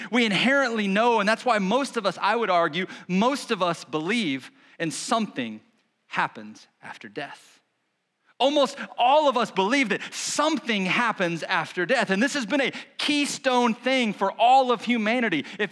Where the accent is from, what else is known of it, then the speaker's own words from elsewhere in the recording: United States; I know for me, growing up in America, one of my first kind of experiences with heaven was when I watched the movie